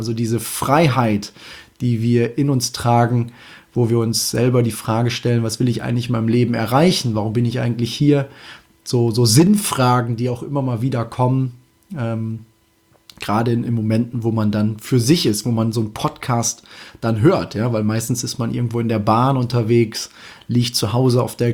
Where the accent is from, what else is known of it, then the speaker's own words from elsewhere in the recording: Germany; ein Begriff, der, ich glaube, irgendwo aus dem Ruhrgebiet oder aus dem Münsterland, Emsland, irgendwo aus der Richtung auf jeden Fall kommt. Und das Schöne dabei ist, das ist meine Heimat.